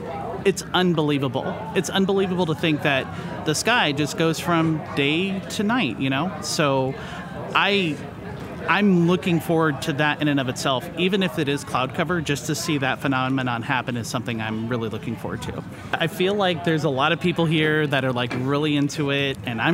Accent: Austin, Texas, United States; I'm from Austin, Texas.

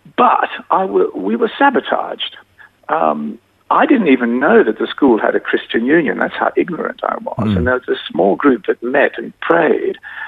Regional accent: Adelaide, South Australia, Australia; born there; Well, that's where the story began. Yes, I was born in Adelaide. I was one of twin boys.

